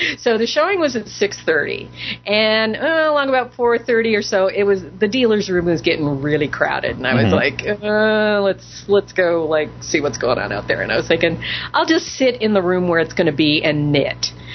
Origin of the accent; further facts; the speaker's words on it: San Francisco, California, United States; It's at Moscone Center in San Francisco, my hometown.